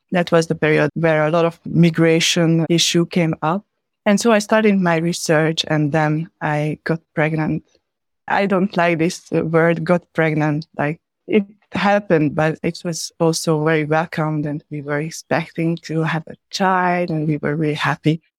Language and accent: English; Hungary; moved away as an adult; now in France; As you said, I'm Hungarian. I was born in Hungary and I came to France because of my studies.